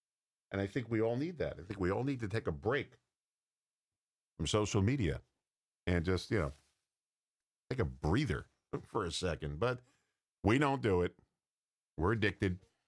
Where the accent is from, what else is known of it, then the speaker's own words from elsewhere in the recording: Massapequa, New York, United States; I said, I'm from Massapequa, the next town over. And I said, I went to Burner High School.